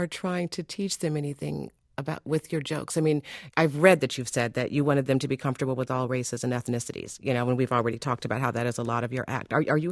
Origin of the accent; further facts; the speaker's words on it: Chicago, Illinois, United States; I grew up on Chicago's South Side.